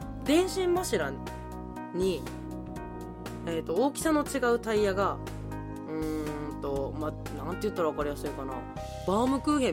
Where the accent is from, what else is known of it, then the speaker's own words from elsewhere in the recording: Tokyo, Japan; also born or lived in Ishigaki, Japan; 僕ね沖縄県石垣島生まれ東京育ちなんですよ、